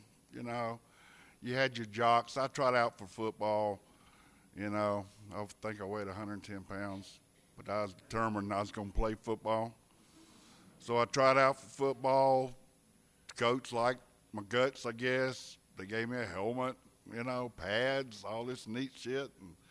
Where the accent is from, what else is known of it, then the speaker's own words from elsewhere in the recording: Douglasville, Georgia, United States; born there; I was born in Douglasville, Georgia, 1950. I was one of three kids, older sister, younger brother. We moved to Douglasville. Was the country then. Really the country then.